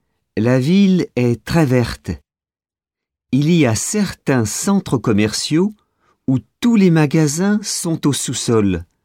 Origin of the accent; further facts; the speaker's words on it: France; now in Montreal, Canada; Je suis français, mais j'ai choisi de faire mes études ici.